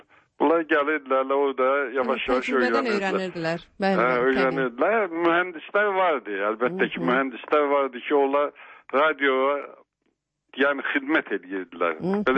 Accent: Baku, Azerbaijan; Mən özüm Bakılıyam

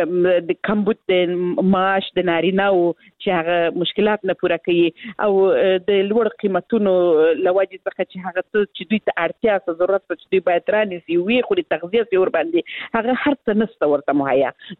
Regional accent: Helmand, Afghanistan; یعنې زه خپله د هلمند ولایت څخه یم

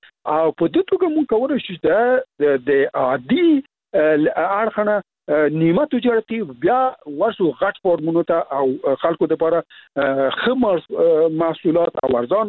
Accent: Logar, Afghanistan; ته باور وکړه زه خپله د لوګر یم

